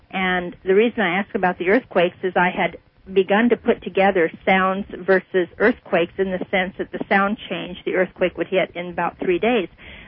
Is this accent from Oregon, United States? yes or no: yes; Salem, Oregon, United States; born there; I was born in Salem, Oregon in 1946. That makes me 59 years old.